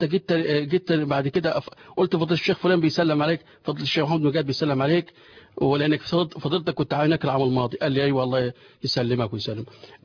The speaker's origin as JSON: {"language": "Arabic", "town": "Beni Suef", "region": "Beni Suef Governorate", "country": "Egypt", "said": "أنا من بني سويف وجاي أسأل حضرتك هتودوني فين في رمضان"}